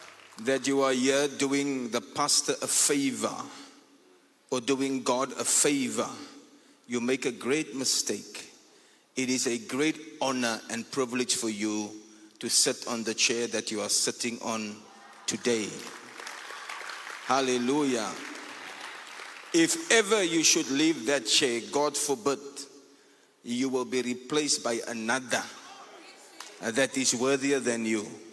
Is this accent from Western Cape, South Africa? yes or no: yes; Cape Town, Western Cape, South Africa; It is a great learning curve for me as I come from Cape Town to be here